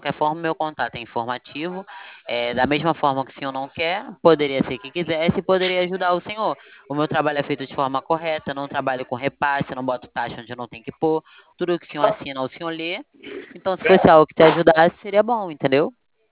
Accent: Rio de Janeiro, Brazil; eu também sou do Rio de Janeiro, eu tenho meu telefone daqui.

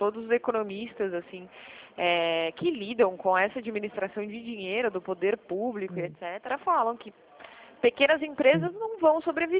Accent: São Paulo, Brazil; accent: São Paulo; eu sou de São Paulo, mas eu trabalho no escritório de Limeira

